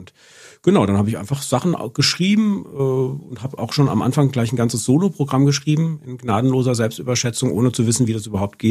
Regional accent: Rüsselsheim, Hesse, Germany; also ich bin aufgewachsen in Rüsselsheim, also alles Rhein-Main-Gebiet zwischen Frankfurt und Mainz

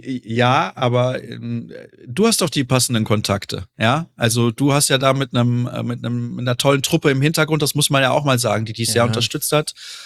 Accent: Solingen, North Rhine-Westphalia, Germany; now in Dortmund, Germany; Ich bin damals noch sehr oft von meiner Heimatstadt Solingen nach Dortmund gependelt. Mittlerweile wohne ich ja hier.

